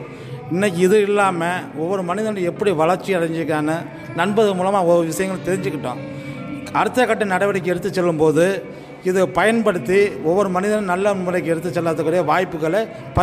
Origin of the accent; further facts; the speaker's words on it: Vadakadu, Tamil Nadu, India; நான் சொந்த ஊர் வந்து வடகாடு.